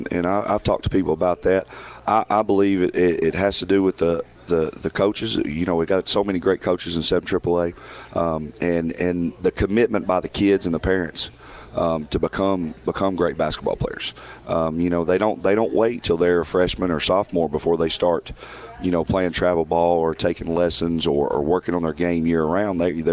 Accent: Murfreesboro, Tennessee, United States; born there; I was born here in Murfreesboro, and I've got ties here. And then I have family in Reedville, which is not very far from here. And then my mom lives in Gallatin

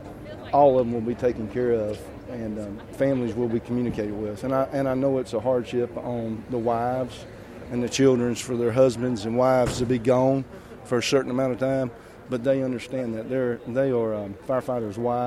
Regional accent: South Carolina, United States; Well, I don't know if you say I'm fortunate or unfortunate, but I'm from South Carolina. I work for Hilton Head Island Fire Department, so I've been in a few hurricanes.

